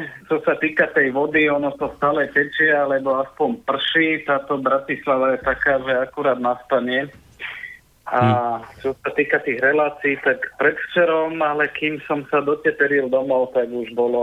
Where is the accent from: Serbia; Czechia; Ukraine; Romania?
Serbia; Slovak is a second language; moved away as an adult; now in Slovakia; Potom som prišiel na Slovensko študovať žurnalistiku, lebo som si myslel, že ten papier mi v živote pomôže a že sa vrátim domov a budem ďalej robiť v rádiu. Na nešťastie medzi tými tú moju krajinu pôvodu zbombardovali a nebolo sa kam vrátiť.